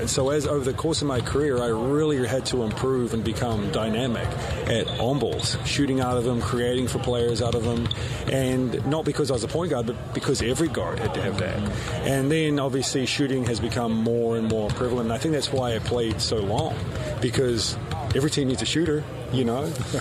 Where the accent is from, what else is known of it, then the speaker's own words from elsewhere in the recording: Tennessee, United States; We joke about, I think he was joking, I was from Tennessee.